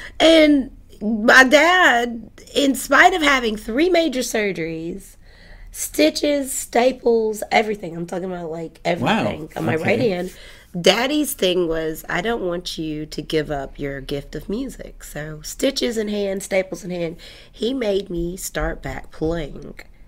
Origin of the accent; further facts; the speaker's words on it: Huntsville, Alabama, United States; I grew up in Huntsville